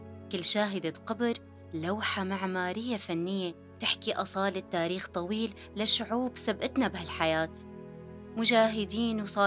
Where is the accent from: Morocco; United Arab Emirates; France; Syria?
Syria; إيه نحنا من سوريا